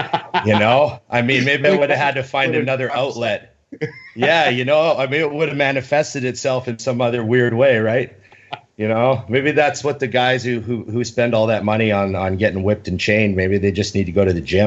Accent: Canada; Well, I'm Canadian, so it's yes.

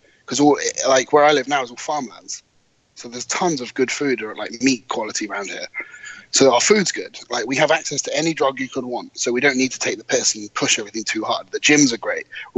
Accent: United Kingdom; the fact that we're all British is something, because I think we're just a little bit different over here.

